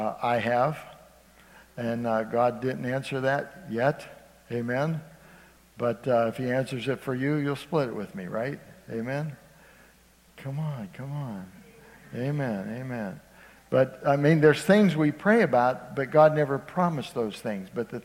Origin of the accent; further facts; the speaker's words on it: Youngstown, Ohio, United States; I'm originally from Youngstown, Ohio, and every time we go back there's a place called Handel's Ice Cream, homemade ice cream.